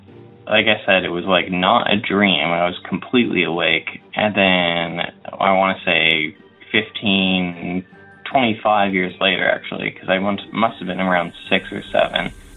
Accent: Windsor, Ontario, Canada; I'm from Windsor, Ontario.

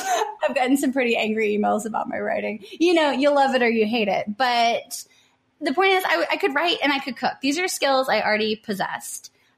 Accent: Tennessee, United States; because I'm from Tennessee. So I was in San Diego.

